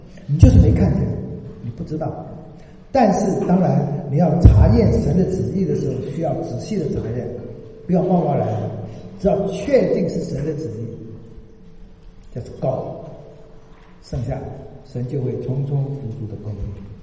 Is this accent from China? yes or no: no; Taiwan; 我们台湾人有5、6个都卖身的